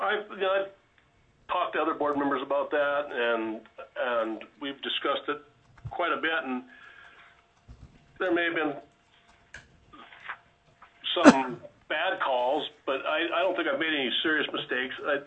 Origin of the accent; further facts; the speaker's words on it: Petersburg, Alaska, United States; for the record. I was born and raised in Petersburg, a third-generation commercial fisherman.